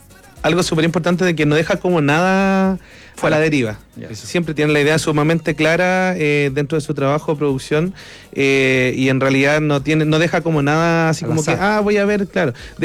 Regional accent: Punta Arenas, Magallanes, Chile; yo me vine de Punta Arenas por el grupo.

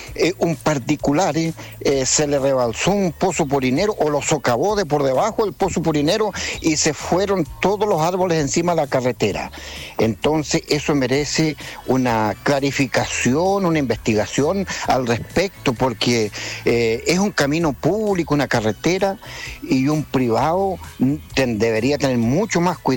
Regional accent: Las Gaviotas, Los Lagos, Chile; Yo soy de Las Gaviotas

